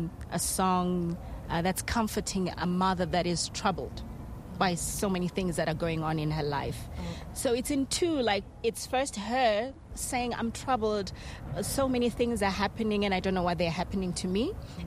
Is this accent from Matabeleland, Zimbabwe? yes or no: no; Bulawayo, Zimbabwe; I'm from Bulawayo. Bulawayo is a Ndebele place, second largest city in Zimbabwe.